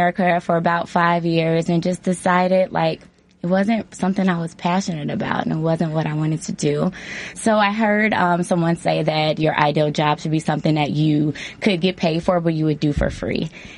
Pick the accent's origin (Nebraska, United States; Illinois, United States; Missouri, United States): Illinois, United States; Hazel Crest; So I grew up in Hazelcrest, Illinois.